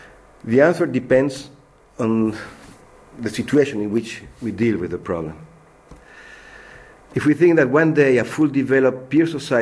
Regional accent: Paris, Île-de-France, France; English is a second language; I come from France, from Paris.

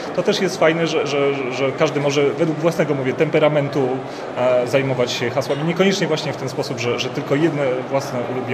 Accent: Warsaw, Masovian Voivodeship, Poland; No, obydwaj jesteśmy z Warszawy

